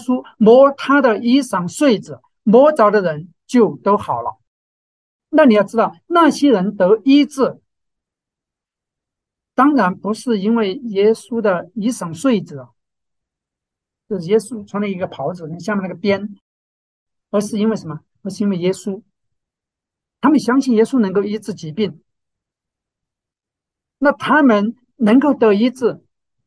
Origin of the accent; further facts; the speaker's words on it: China; 或者我们中国人属于的叫龙王爷，对，他就管水的。